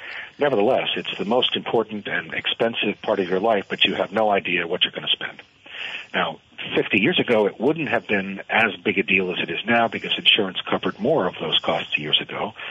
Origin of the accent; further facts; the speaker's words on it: Connecticut, United States; now in Vermont, United States; I'm a Flatlander. I grew up mostly in Connecticut and then lived a number of other places.